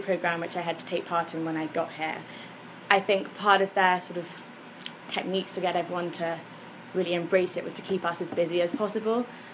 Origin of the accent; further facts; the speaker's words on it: London, United Kingdom; I grew up in London, yes.